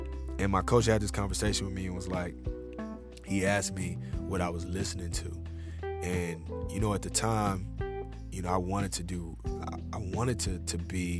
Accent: Houston, Texas, United States; I was straight from Houston, Texas, straight from South Park.

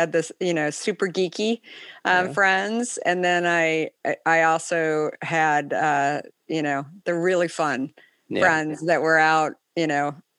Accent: Scottsdale, Arizona, United States; I grew up in Scottsdale and it's in the summer.

